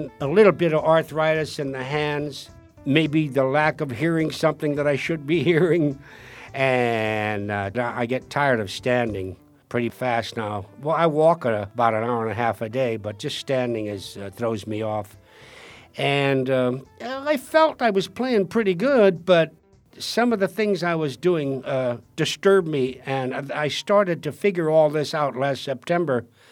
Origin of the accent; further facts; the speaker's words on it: San Francisco, California, United States; Oh, yeah, I was born in San Francisco. I was born on Powell Street, and they brought me over to my flat where I'm living now when I was a year old.